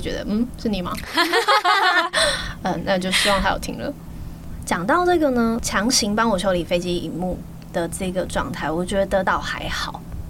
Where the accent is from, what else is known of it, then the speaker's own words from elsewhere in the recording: Taiwan; 我说的鬼捣人是，对，就是我们台湾人。